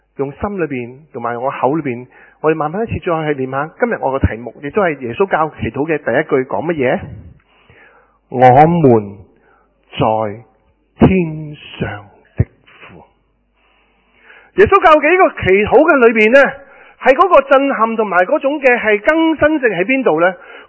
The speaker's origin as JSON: {"language": "Cantonese", "country": "China", "said": "用我哋中国人嘅一个最熟悉、香港人最熟悉嘅一个嘅景点或者一个嘅事件咧"}